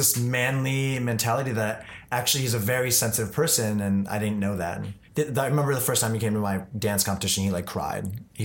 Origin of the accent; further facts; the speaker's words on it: Illinois, United States; also born or lived in Danbury, Connecticut; But I don't remember it at all because at like 2.5 years old, I moved to the suburbs of Chicago.